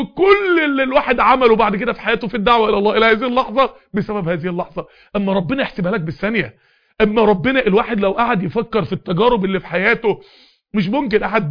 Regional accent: Mansoura, Dakahlia, Egypt; قعدت واقف قدام النيل كده عندنا في المنصورة

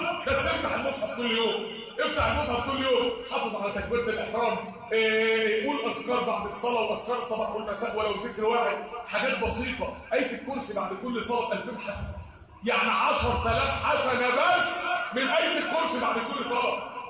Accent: Mansoura, Dakahlia, Egypt; في مساجد كتير عندنا في المنصوره كتير جدا

